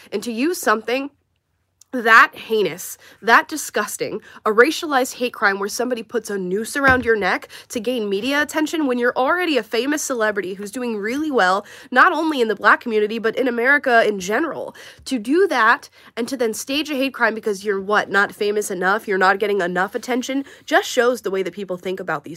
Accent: Nigeria; And I think as a Nigerian, that's funny.

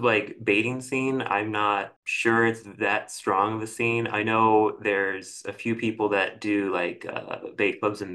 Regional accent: St. Louis, Missouri, United States; No, I'm from St. Louis.

